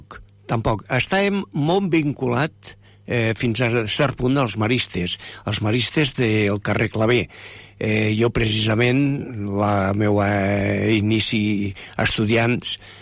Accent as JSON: {"language": "Catalan", "town": "Lleida", "region": "Catalonia", "country": "Spain", "tie": "born or raised there", "said": "Pues vaig néixer aquí a Lleida, soc lleidatà de soc arrel, jo, a pesar de que els pares, el meu pare és de León … a més, som oriundos de León, tota la família"}